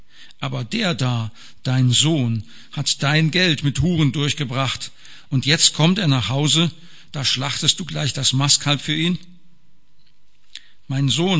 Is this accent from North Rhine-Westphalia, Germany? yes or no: no; Rendsburg, Schleswig-Holstein, Germany; Also ich komme aus Rendsburg, arbeite bei der Post in Kiel